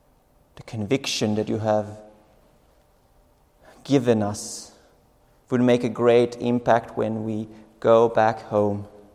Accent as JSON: {"language": "English", "country": "Finland", "second_language": "English", "said": "And I also pray for this country, this specific country, Finland, my home country."}